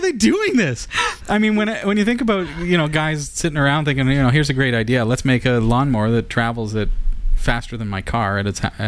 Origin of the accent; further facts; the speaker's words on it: Canada; I'm Canadian.